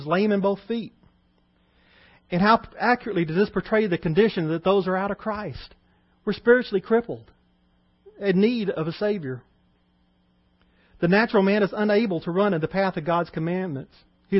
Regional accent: Texas, United States; And I'm from East Texas, so it's natural.

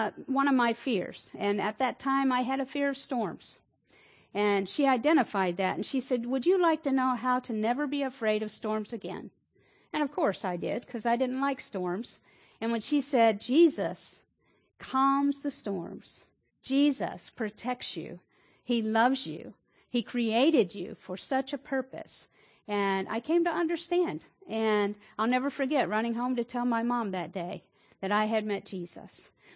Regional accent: Indiana, United States; now in Austin, United States; I know I'm not from Texas. I got here as quick as I could, I promise. I'm glad God planted me here. Actually, next month will be 20 years that I've been here in Austin. But coming from southern Indiana

